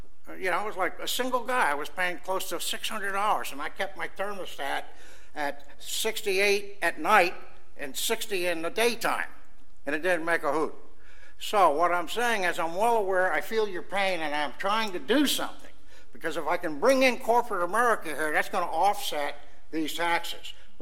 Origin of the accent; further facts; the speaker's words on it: New Jersey, United States; I'm from Jersey, I know about taxes.